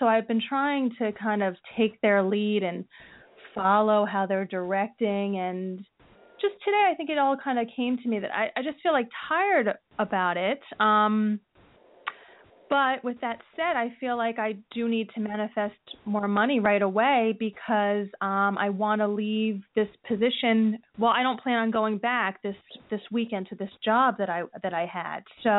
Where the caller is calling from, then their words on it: New Jersey, United States; Hi, New Jersey.